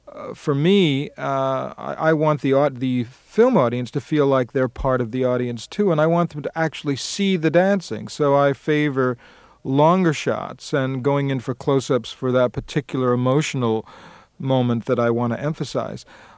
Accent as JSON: {"language": "English", "town": "Queens", "region": "New York", "country": "United States", "tie": "born or raised there", "said": "And I grew up in Queens."}